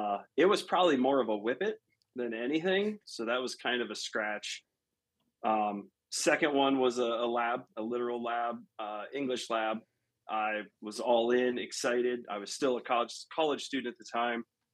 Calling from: Louisville, Ohio, United States; All right, I am Northeast Ohio, a little town called Louisville, and I run a German short hair pointer.

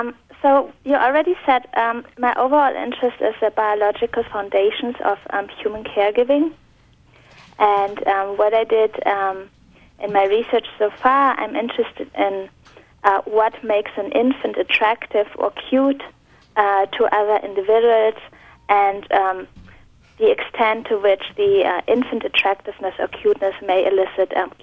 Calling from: Münster, North Rhine-Westphalia, Germany; English is a second language; I'm actually calling from Germany. I was a visiting graduate student, like a visiting scholar at Penn, at the University of Pennsylvania, and right now I'm back to my hometown in Münster

